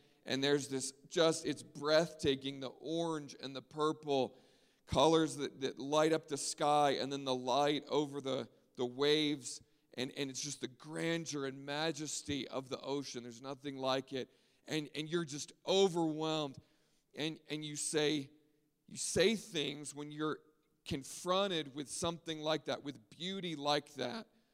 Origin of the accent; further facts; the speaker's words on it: Maryland, United States; I grew up on the East Coast in Maryland. So I went to the ocean all the time.